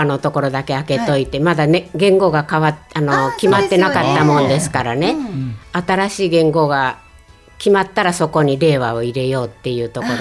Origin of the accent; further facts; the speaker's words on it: Hyogo, Japan; ふるさとの方に帰った時には、うん、兵庫県の方